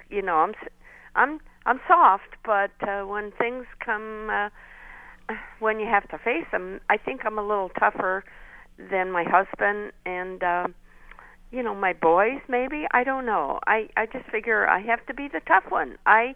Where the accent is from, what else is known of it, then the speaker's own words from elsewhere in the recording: East Coast, United States; also born or lived in Midwest / West; I mean, I grew up on the East Coast and lived in the Midwest and the West, but I had never seen middle America.